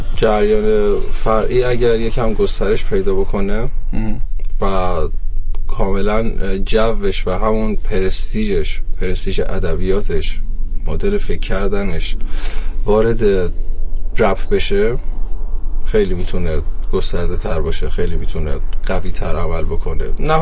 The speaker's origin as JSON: {"language": "Persian", "country": "Iran", "said": "چون ما ایرانی هستیم"}